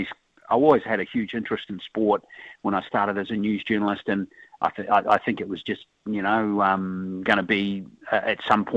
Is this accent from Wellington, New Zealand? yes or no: yes; Lower Hutt, Wellington, New Zealand; also born or lived in Whangarei / Porirua; I'm a Hutt Valley boy. Went to Nainai. Grew up in Nainai. I was born in Whangarei, but we moved to Wellington. My dad was an engineer at the NZED, the New Zealand Electricity Department. We moved into Porirua for a short period of time, and then we moved to Nainai in Lower Hutt and grew up there.